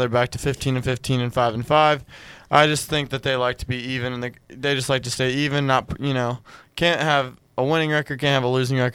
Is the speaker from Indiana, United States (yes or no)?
yes; Anderson, Indiana, United States; for my hometown